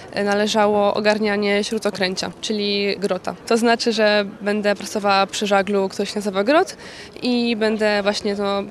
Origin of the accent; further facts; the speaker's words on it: Warmian-Masurian Voivodeship, Poland; Jestem z Mazur